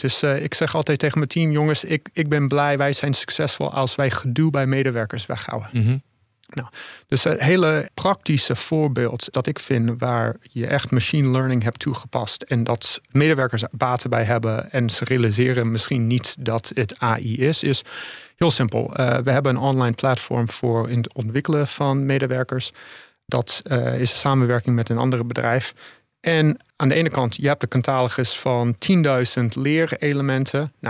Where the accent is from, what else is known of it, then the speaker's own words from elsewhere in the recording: Netherlands; born there; also born or lived in United States; Ik ben geboren in Nederland, maar ik heb heel lang in het buitenland gewoond, in Amerika specifiek. Daar ben ik ook afgestudeerd. Ik ben inmiddels nu 12 jaar terug met mijn vrouw. Dus de accent is wat minder geworden